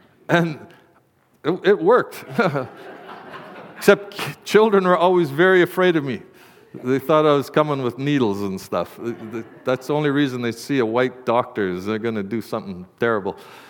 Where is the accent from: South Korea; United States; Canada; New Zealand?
Canada; I'm a Canadian like the rest of us.